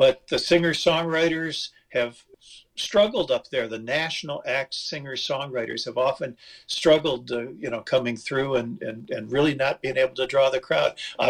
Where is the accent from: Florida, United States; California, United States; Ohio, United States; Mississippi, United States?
Ohio, United States; Euclid; also born or lived in Columbus; home for me was Euclid. I was born and raised in Euclid, Euclid High, class of 68, and ended up in Columbus for law school and stayed put.